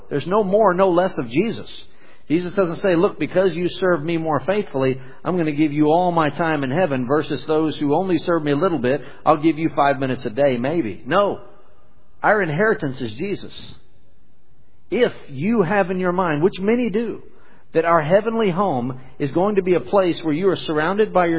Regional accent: Texas, United States; I try not to say y'all, and I just said that, but I am from South Texas.

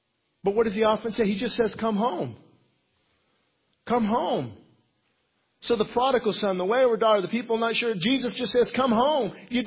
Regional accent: United States; I'm American. Does that qualify?

